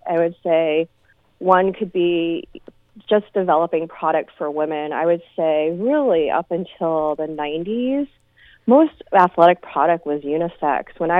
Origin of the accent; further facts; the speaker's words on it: New York, United States; So I grew up in New York State out on the East Coast.